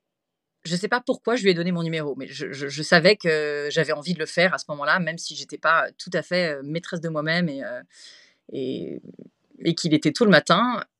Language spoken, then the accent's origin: French; France; Une fois que je lui dis que je suis française, me parle en français.